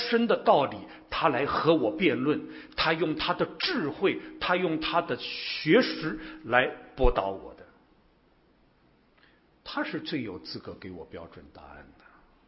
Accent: Shanghai, China; 我是从上海来的，我是生在上海的北方人啊。

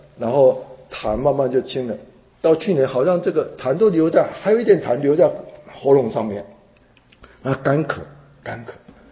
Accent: China; 我也是很羡慕我们中国人，我们尤其主里的弟兄姐妹一见面平安平安

